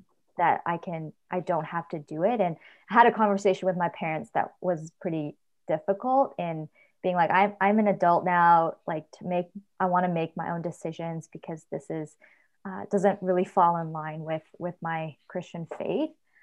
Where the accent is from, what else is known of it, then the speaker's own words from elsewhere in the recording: Canada; born there; So I was born in Canada, but I have a lot of influence from my parents and my grandparents growing up.